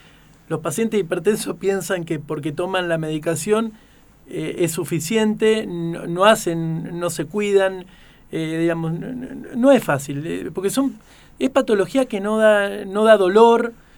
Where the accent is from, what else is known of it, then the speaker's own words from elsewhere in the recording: Rosario, Santa Fe, Argentina; en Neuquén, sinceramente, digamos, yo me formé y soy rosarino